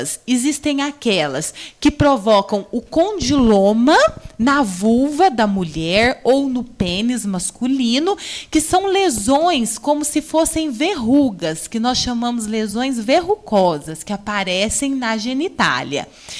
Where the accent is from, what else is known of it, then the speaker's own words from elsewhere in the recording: São Paulo, Brazil; born there; now in Guaxupé, Brazil; Então, eu não nasci em Guaxupé, né? Eu nasci em São Paulo, capital, mas tem 21 anos que eu resido em Guaxupé, então me considero de Guaxupé, né?